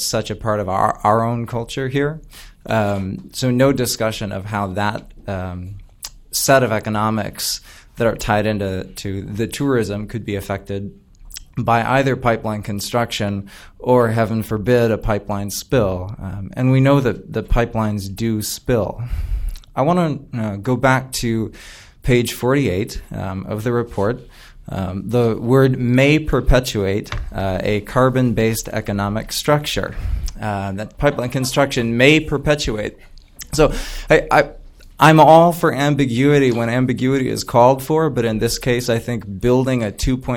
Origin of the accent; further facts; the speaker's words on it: Minneapolis, Minnesota, United States; I'm from Minneapolis.